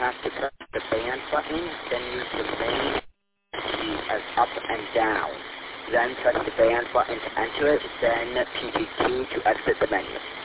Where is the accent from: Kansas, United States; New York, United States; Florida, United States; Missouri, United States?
New York, United States; We're from Central New York, moved up, visiting here for Thanksgiving.